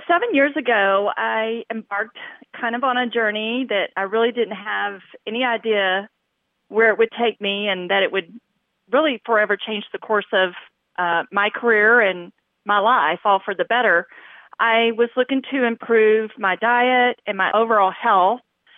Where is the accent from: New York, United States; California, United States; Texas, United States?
Texas, United States; Dallas; I grew up right here in Dallas